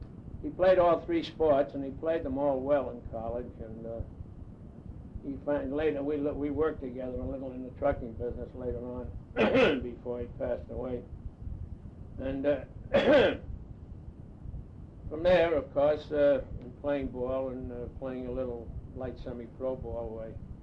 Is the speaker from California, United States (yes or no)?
no; New York City, New York, United States; Yes, I was born in 60th Street and Amsterdam Avenue, which is just one block north of Amsterdam.